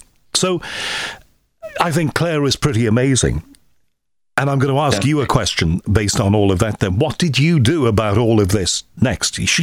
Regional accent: Liverpool, North West England, United Kingdom; born there; there was another guy there, who was from the street that I was born in Liverpool.

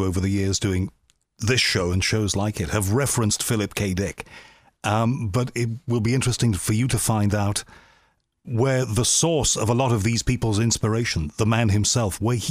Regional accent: Liverpool, North West England, United Kingdom; I'm a Scouser.

